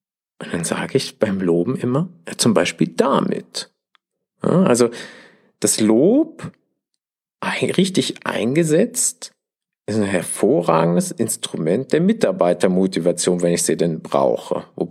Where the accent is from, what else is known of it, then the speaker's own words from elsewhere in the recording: Switzerland; ich bin ja Schweizer mit deutschem Migrationshintergrund